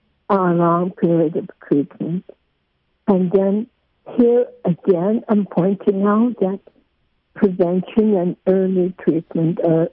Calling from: Bethel, Alaska, United States; I was gone from Bethel from the 1st until yesterday, so like I'm totally lost about what's going on in Bethel.

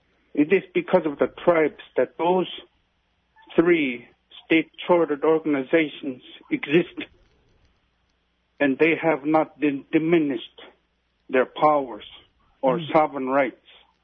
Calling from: Anchorage, Alaska, United States; And I'm calling from Anchorage

